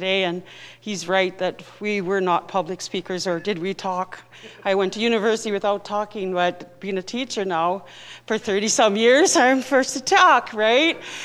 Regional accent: Canada; And I go, I'm from Papikasis First Nations.

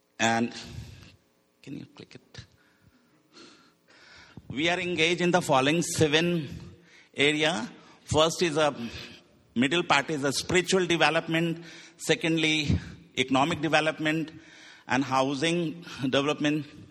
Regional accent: India; English is a second language; So I come from India.

